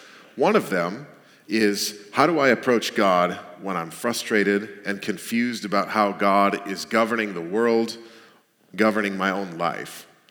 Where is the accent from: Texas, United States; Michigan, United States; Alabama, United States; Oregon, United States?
Michigan, United States; Now, I'm from Michigan and have an aunt and uncle that are right there in Traverse City.